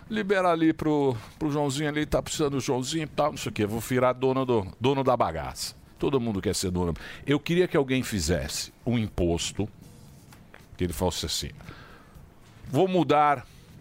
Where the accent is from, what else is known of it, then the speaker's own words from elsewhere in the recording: São Manuel, São Paulo, Brazil; Não, eu sou do São Manuel.